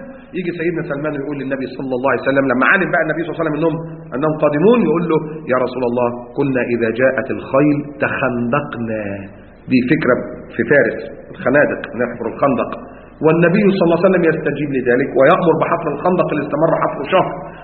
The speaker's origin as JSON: {"language": "Arabic", "country": "Egypt", "said": "لكن يهمني كمسلم، ولو إن أنا مصري أو أنا مصري ماليش دعوة، لا كذلك يهمني المسجد الأقصى وأنا مصري لأني مسلم،"}